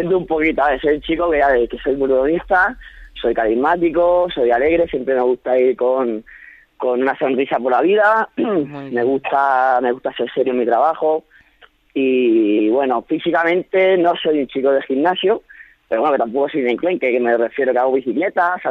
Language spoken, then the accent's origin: Spanish; Barcelona, Catalonia, Spain; born there; also born or lived in Tarragona; nací en Barcelona, me fui a Tarragona, después he estado trabajando al extranjero un par de años y ahora me he vuelto aquí y aquí estoy ahora.